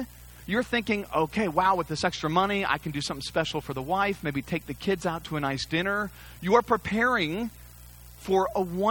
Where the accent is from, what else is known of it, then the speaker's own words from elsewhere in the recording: California, United States; the migrant workers that I remember growing up in California.